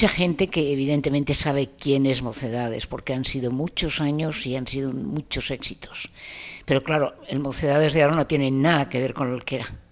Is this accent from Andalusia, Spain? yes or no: no; Bilbao, Basque Country, Spain; Yo soy bilbaína con diptongo, que quede claro. Bilbaína, totalmente.